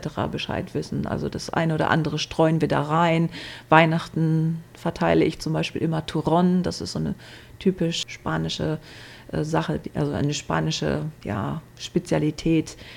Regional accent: Essen, North Rhine-Westphalia, Germany; Ja, ich bin gebürtig aus Essen, aus dem Ruhrgebiet

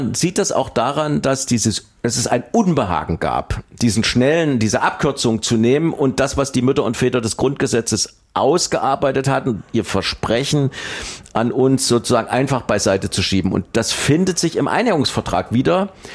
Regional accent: East Germany, Germany; wir hätten die Möglichkeit gehabt, als Ostdeutsche aus dieser Verliererrolle rauszukommen

